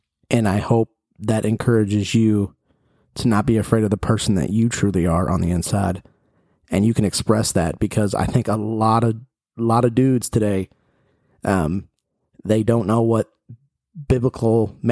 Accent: Crown Point, Indiana, United States; I grew up in Northwest Indiana. I was actually from Crown Point, Indiana, Cedar Lake area.

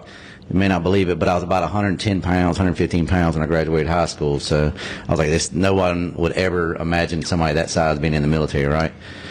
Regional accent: McGee, United States; But so I was I grew up in McGee, and I graduated in McGee in '96 and went to college for a little while.

